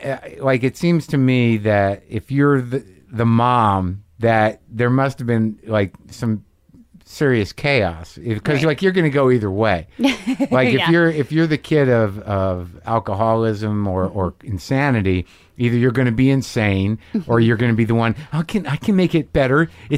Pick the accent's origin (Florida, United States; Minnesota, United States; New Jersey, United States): New Jersey, United States; I'm from Morris County.